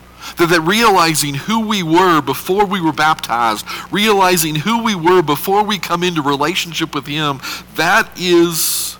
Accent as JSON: {"language": "English", "region": "New Mexico", "country": "United States", "accent": "New Mexico", "said": "Charleston, they have this nice little southern twang, and we have this no-accent New Mexico voice"}